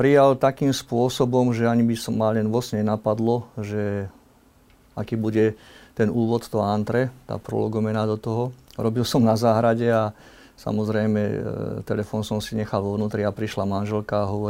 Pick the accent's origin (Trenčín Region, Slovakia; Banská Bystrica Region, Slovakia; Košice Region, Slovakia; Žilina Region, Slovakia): Trenčín Region, Slovakia; Prievidza; je to ešte v blízkosti môjho rodiska Prievidze, odkiaľ pochádzam. Pod Bojnickým zámkom som sa narodil